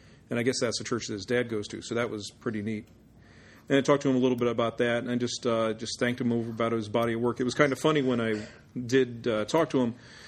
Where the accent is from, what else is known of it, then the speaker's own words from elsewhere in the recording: Chicago, Illinois, United States; He grew up in one town over from where I grew up in Chicago.